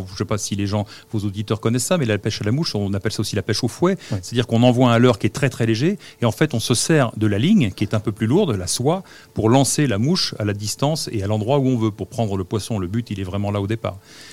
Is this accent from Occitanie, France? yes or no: no; Saumur, Pays de la Loire, France; À chaque fois que je reviens, je rentre chez moi à Saumur, j'arrive, je vois le château, je vois la Loire